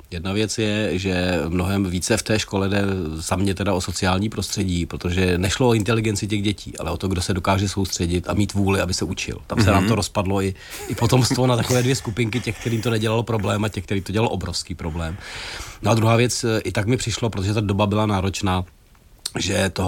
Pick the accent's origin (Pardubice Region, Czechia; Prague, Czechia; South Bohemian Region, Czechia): South Bohemian Region, Czechia; Dačice; jako my jsme oba vlastně vyrůstali jsme s ženou v Dačicích, jako té malé městečko